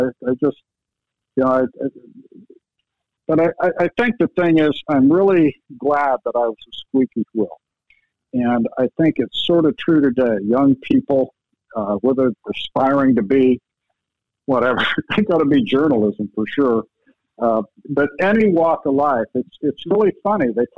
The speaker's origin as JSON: {"language": "English", "town": "Salt Lake City", "region": "Utah", "country": "United States", "tie": "born or raised there", "said": "I'm just always thankful that I'm from Salt Lake. I'm grateful to have grown up out in Utah"}